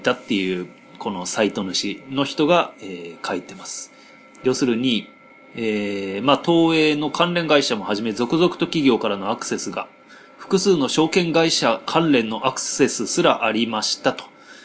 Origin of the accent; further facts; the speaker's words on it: Kameido, Tokyo, Japan; 私の生まれ育ったとこのすぐ近くにある、ね、亀戸のサンストリートっていうとこなんですよ